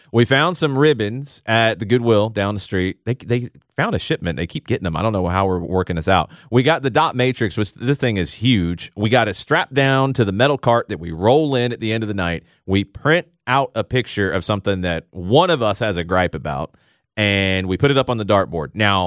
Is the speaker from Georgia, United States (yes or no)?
yes; Atlanta, Georgia, United States; I can't tell you how many times I've been to a soccer convention around the country, and I tell people I'm from Atlanta, and they're like, really?